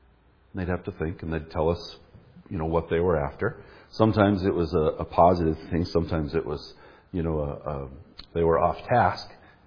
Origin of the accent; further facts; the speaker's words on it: Duluth, Minnesota, United States; Well, you can see … I'm, as Brian said, I'm from Duluth.